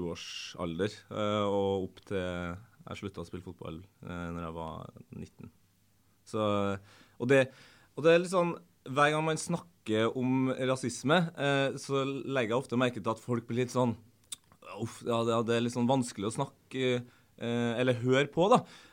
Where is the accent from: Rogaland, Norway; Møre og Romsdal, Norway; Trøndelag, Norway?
Trøndelag, Norway; Og det verste med det her, som trønder, det jo at alle påpeker at akkurat når det gjelder tollen da, så det jo kun Værnes.